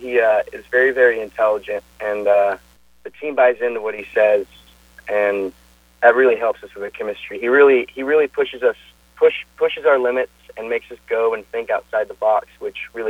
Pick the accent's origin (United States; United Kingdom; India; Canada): United States; West Coast; I was born and raised on the West Coast, so that's where I stand.